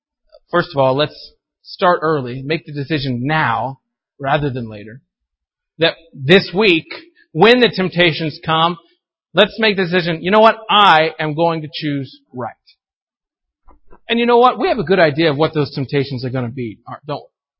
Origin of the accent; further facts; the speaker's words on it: Arkansas, United States; now in California, United States; I'm from Arkansas originally. I consider myself a Southerner still. And I think I always will. But I've noticed myself kind of becoming more Californian the more I live here.